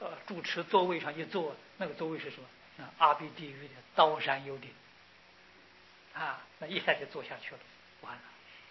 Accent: China; 第十天呢就是忉利天主，我们中国人称他做玉皇大帝

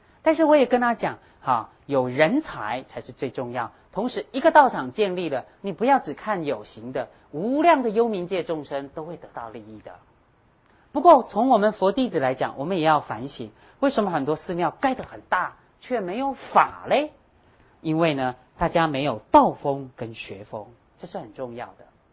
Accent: Taiwan; accent: Hakka; first language Hakka; 我是客家人，我会用客家话讲啊，我客家话是我的母语，我会用客家话讲经，但是我的台语啊，公美烂邓，我的台语是很差，

